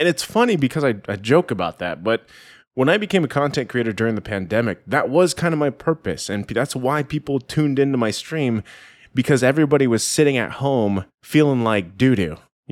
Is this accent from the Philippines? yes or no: yes; Philippines; me being Filipino, having grown up with, you know, some of these Filipino values, but also some of these American values.